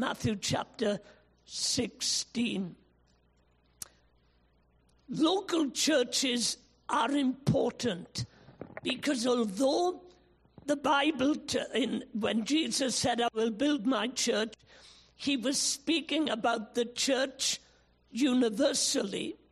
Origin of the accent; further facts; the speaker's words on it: Rhondda, Wales, United Kingdom; I am a North Walian and very proud of it. But I was brought up in the Rhondda, and I was saved through the Elim Church in Porth